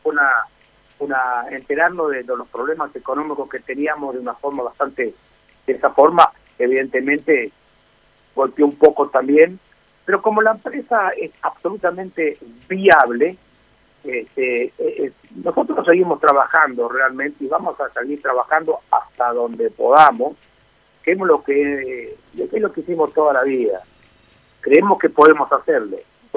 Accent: Avellaneda, Santa Fe, Argentina; Yo hace 70 y algo de años nací en Avellaneda, viviendo en Avellaneda.

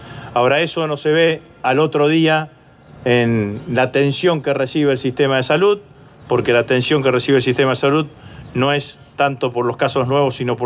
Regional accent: Santa Fe, Argentina; como santafesino, contento de poder colaborar, de estar aquí en mi provincia, en nuestra provincia

